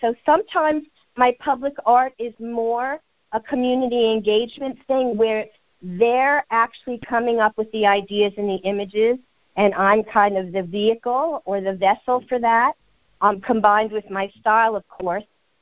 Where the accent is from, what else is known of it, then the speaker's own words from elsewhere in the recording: New York City, New York, United States; moved away as an adult; also born or lived in Israel; I'm originally from the East Village in New York in the heyday of the 80s and in 96 for a variety of reasons, but spiritual epiphany connection. I moved to Israel and lived there for over 18 years